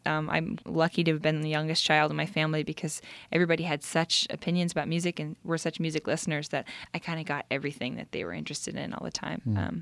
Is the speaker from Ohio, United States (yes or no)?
no; Red Bluff, California, United States; moved away as an adult; also born or lived in Gerber, California / Boston; now in New York City, United States; I grew up half in Gerber, California, and half in Red Bluff, California. So that's kind of where I'm from originally. And I then moved on to Boston and then now live in New York City.